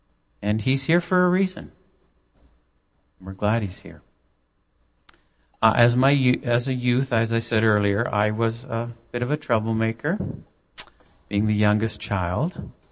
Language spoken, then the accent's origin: English; London, Ontario, Canada; born there; I was born in London, Ontario. Nice house, quiet street, two older brothers, stable family, parents who were together for my whole life.